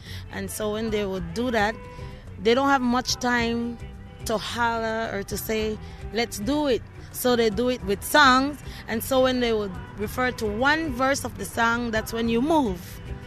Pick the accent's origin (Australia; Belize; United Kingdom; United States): Belize; I am from Belize, Central America.